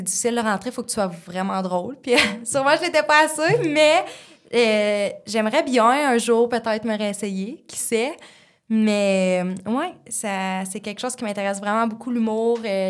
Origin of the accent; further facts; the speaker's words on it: Maniwaki, Quebec, Canada; De Maniwaki, okay, okay. Né à Maniwaki.